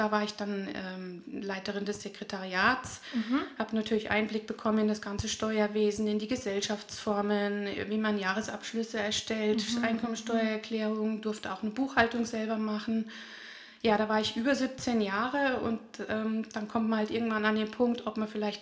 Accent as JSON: {"language": "German", "town": "Geisenheim", "region": "Hesse", "country": "Germany", "tie": "born or raised there", "said": "Also gebürtig bin ich aus Hessen. Ich bin in Geisenheim im schönen Rheingau aufgewachsen."}